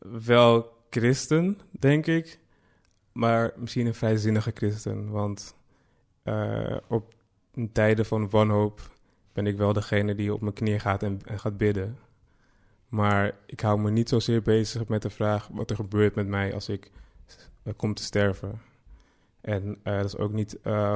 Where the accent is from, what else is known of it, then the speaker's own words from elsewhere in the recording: Amsterdam, North Holland, Netherlands; born there; Ja, ik ben in Amsterdam geboren.